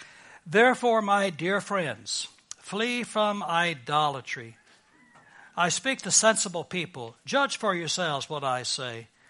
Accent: Texas, United States; accent: Texas; And you can work through my Texas accent. I speak perfect Texan

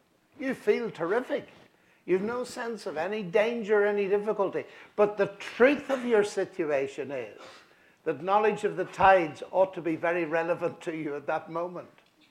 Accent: Northern Ireland, United Kingdom; I come from Northern Ireland

